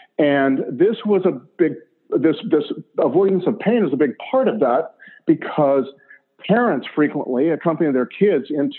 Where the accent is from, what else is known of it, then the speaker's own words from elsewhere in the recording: United States; we as parents, as American parents, got into the habit of not wanting our kids to feel any pain.